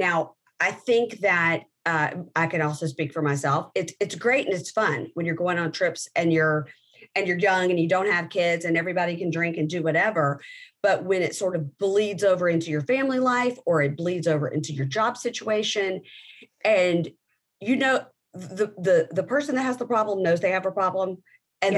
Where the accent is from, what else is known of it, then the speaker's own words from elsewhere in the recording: Mississippi, United States; I'm from the Sip.